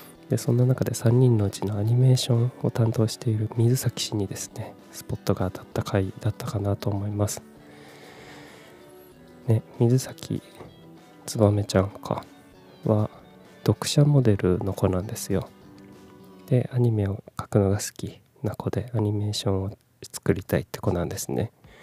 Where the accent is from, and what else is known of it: Kumamoto, Japan; born or raised there; moved away as an adult; also born or lived in Fukuoka / Tokyo